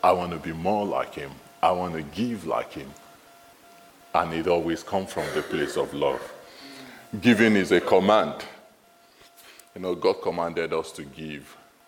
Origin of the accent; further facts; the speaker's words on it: Nigeria; accent: Nigerian; Don't worry, it's my Nigerian accent. That's the way I say it.